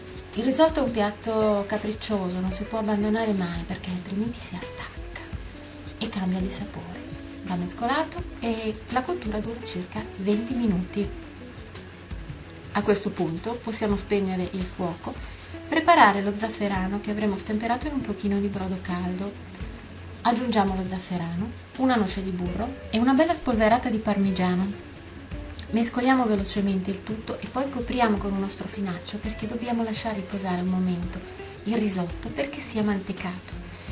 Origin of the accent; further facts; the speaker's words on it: Milan, Lombardy, Italy; Io sono milanese, quindi non posso che darvi una ricetta di un piatto che conosco abbastanza bene